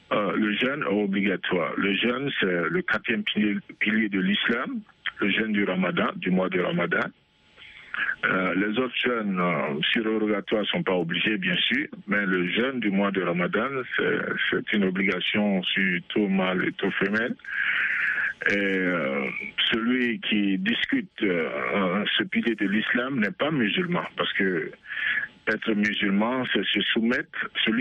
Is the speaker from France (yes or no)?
no; Côte d’Ivoire; Je ne suis pas du Mali, je suis de la Côte d'Ivoire.